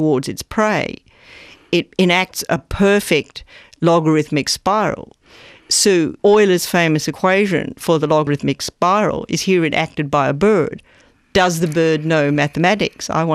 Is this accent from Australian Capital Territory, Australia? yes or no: no; Brisbane, Queensland, Australia; now in United States; We both live in the United States, but growing up in Brisbane is what made me what I am. I believe I'm the person that I am because I'm a little girl from the outskirts of Brisbane.